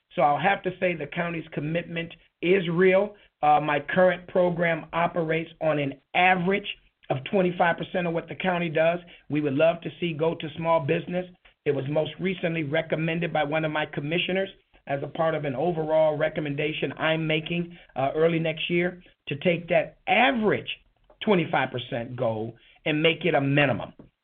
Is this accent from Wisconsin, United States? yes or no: no; Pontiac, Michigan, United States; Actually, I was born and raised in Pontiac. I went to college in Virginia. After school, I decided to start my career in Washington, D.C., and I moved back to Michigan in 99